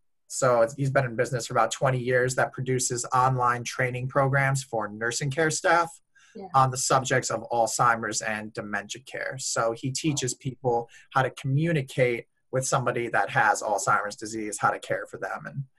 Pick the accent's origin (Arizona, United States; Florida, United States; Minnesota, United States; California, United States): Minnesota, United States; So I grew up in Minnesota. I actually went to a French immersion elementary school that my parents enrolled me